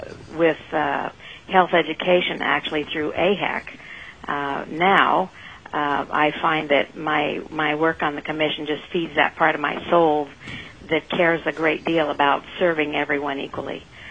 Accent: Colorado, United States; born there; now in Alaska, United States; Well, I was born in Colorado to a lawyer family, and I subsequently married one who brought me to Alaska.

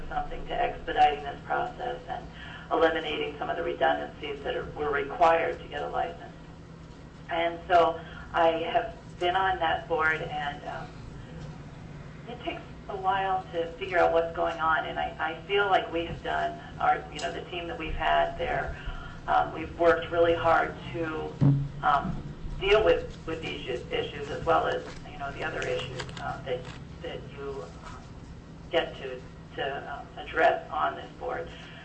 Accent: Kodiak, Alaska, United States; And I am from Kodiak

